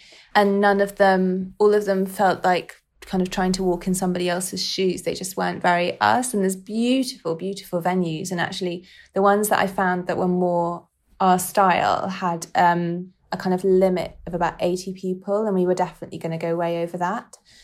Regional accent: Yorkshire and the Humber, United Kingdom; And that I'm from Yorkshire.

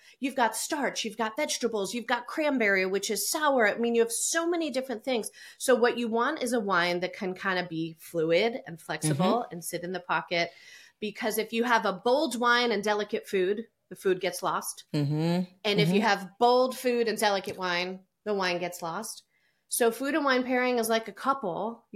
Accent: New Jersey, United States; And I grew up Italian in New Jersey.

